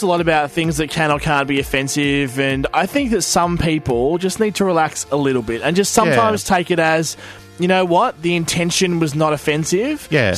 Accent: Australia; And we're Australian, right?

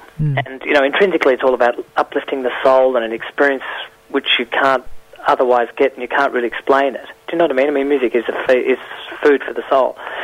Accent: Ballarat, Victoria, Australia; I grew up in Ballarat, and so there was always kind of soirees happening at our place.

